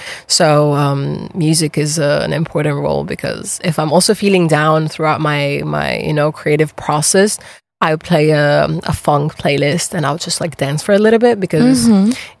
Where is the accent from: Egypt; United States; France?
Egypt; I'm from Egypt, born and raised.